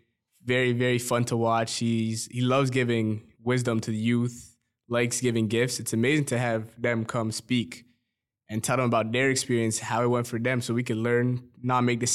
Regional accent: Edmonton, Alberta, Canada; born there; Yeah, my parents and a couple of my brothers were born in Burundi. I was born in Edmonton

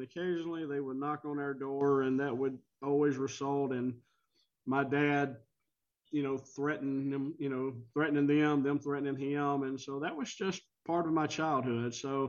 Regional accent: Alabama, United States; When I was a kid growing up on Sand Mountain in the northeast corner of Alabama, we were always followed by a black car with men in black suits.

